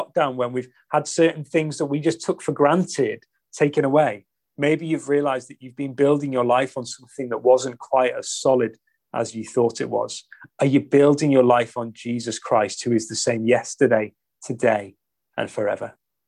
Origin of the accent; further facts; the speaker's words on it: North West England, United Kingdom; We grew up on the Wirral, and the Wirral is kind of, a lot of it is sandstone, particularly kind of on the west side of the Wirral, loads of it is sandstone.